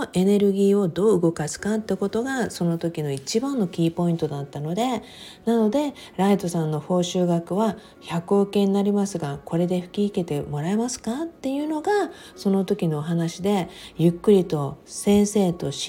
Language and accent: Japanese; Okinawa, Japan; now in Los Angeles, United States; 当時の沖縄で生まれ育ってアメリカにねほぼ生活なんてほんの数年しかしたことのない私、もうずっと沖縄っていうのんびりとした、ね、みんなに守られているようなそんな中で暮らしていた私